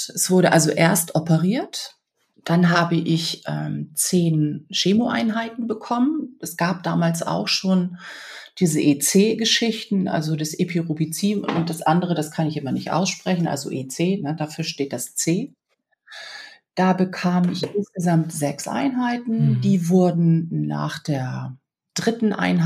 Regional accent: Schleswig-Holstein, Germany; ich komme ja aus Schleswig-Holstein, ich hatte das dann auch ein bisschen hier vor der Tür.

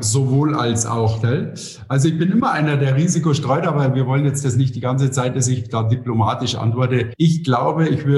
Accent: Munich, Bavaria, Germany; also born or lived in Berlin; Ich bin wieder zurück in meine Heimatstadt nach 2 Jahren.

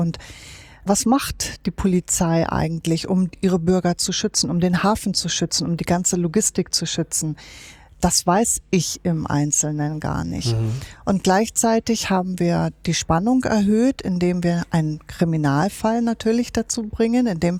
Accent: Hamburg, Germany; man kann das als Hamburger auch nicht alles erfassen.

